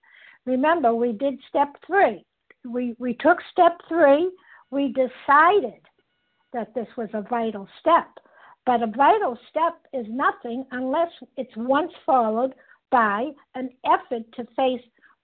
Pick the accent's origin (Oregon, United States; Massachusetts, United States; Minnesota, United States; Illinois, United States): Massachusetts, United States; I am a recovered compulsive overeater, and I'm from Massachusetts.